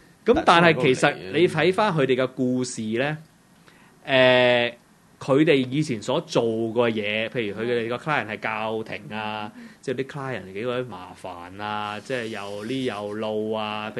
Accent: Hong Kong; 咁近呢幾年對我哋香港人嚟講咧，就更加有一個深切嘅體會啦

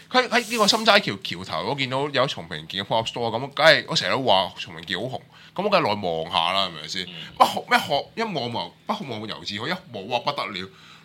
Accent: Hong Kong; 就好似我哋香港人过年冇睇叻姑叻姑新年财一样。

